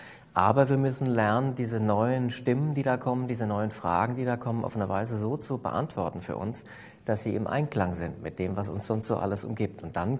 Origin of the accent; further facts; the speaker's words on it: Hofheim, Hesse, Germany; Ich bin aus Hofheim, das heißt, das ist zwischen Frankfurt und Wiesbaden, Rhein-Main-Gebiet.